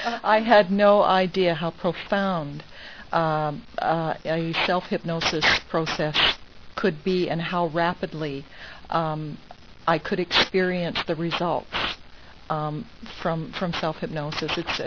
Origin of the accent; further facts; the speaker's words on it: British Columbia, Canada; I'm from Vancouver Island on the west coast of Canada.